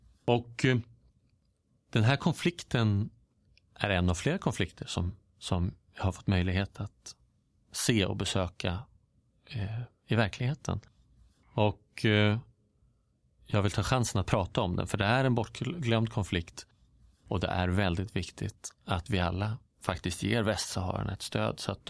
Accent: Stockholm, Stockholm County, Sweden; Nu hade jag tänkt mig att vi ska röra oss från min uppväxt på Söder fram till nästan idag.

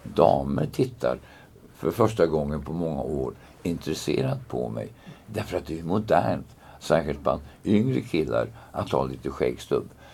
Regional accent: Norrland, Sweden; uppe i Norrland, i mina hemtrakter.

